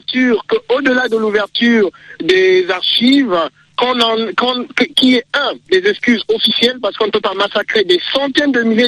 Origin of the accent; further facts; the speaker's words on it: Cameroon; Quelle que soit la douleur que nous ressentons en tant que Camerounais